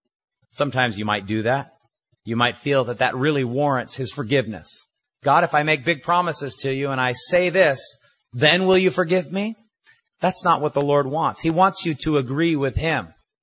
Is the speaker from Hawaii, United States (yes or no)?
yes; North Shore, Hawaii, United States; also born or lived in Wahiawa; Of course, I was born in Wahiawa and raised on the North Shore, so anything like a car wash would be exciting.